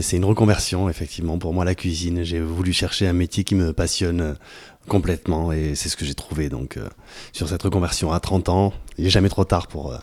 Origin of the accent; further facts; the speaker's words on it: Beynac, Nouvelle-Aquitaine, France; also born or lived in Sarlat; On est né dans des petits villages. Tous les deux, enfin, on est né à Sarlat, mais j'ai grandi moi à Beynac, c'est un village de 500 habitants